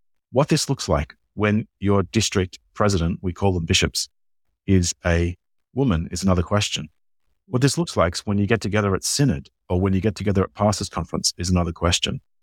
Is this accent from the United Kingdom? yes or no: no; Australia; now in Wisconsin, United States; And I'm speaking here from Wisconsin